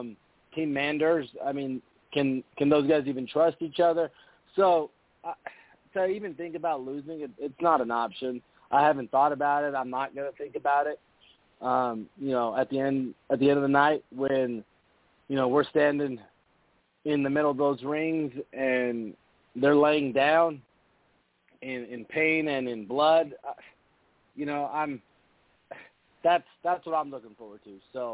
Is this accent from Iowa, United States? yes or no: no; Tucson, Arizona, United States; I'm from Tucson, Arizona.